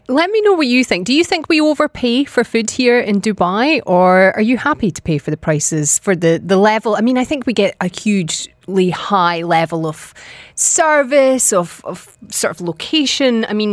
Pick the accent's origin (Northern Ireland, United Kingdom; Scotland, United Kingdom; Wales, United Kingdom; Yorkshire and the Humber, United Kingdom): Scotland, United Kingdom; I grew up in Scotland